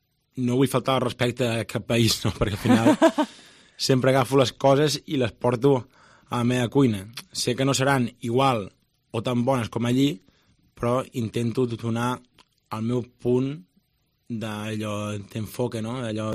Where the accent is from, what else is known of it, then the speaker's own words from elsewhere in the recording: Catalonia, Spain; al final som d'aquí, no? És a dir, al final som de Catalunya, som d'aquí a la terra, no?